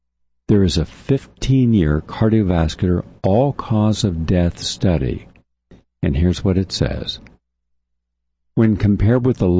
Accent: the South, United States; I grew up in the South. We love kale.

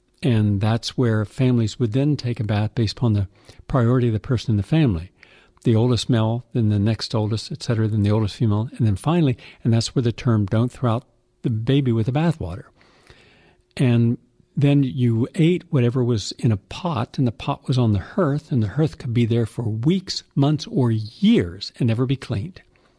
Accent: the South, United States; Now, in the South, I come from the South. My family's from North Carolina and Kentucky and Virginia. That's where both my mom and dad's family grew up.

